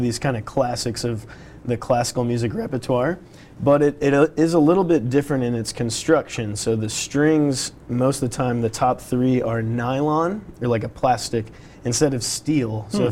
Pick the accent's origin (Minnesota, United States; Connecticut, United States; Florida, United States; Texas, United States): Florida, United States; now in Boston, United States; It's a long story. I'm originally from Florida.